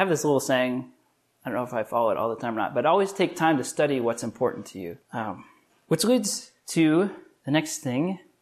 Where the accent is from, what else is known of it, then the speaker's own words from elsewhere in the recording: Midwest, United States; As a Midwesterner, a middle child of seven kids, it's true, though.